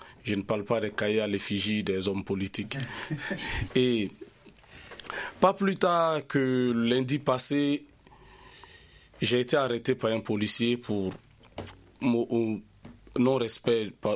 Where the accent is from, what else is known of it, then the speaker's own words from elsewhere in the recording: Mali; je suis malien